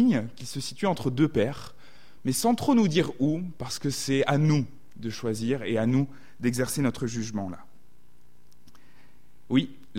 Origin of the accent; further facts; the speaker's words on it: Southwest France, France; accent: southwestern French; J'ai un accent hein, du sud-ouest de la France